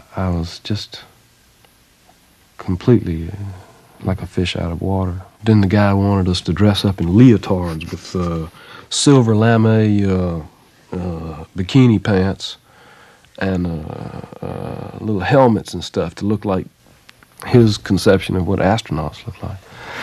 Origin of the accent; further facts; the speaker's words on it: Southern United States, United States; As a Southerner, I have a genuine prejudice against Northern American cities.